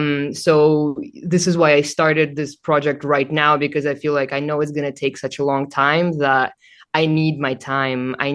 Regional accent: Moscow, Russia; I am from Russian and Armenian descent. I grew up in Moscow.

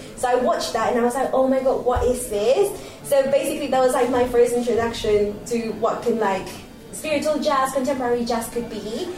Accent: Peru; I'm from Peru, yeah.

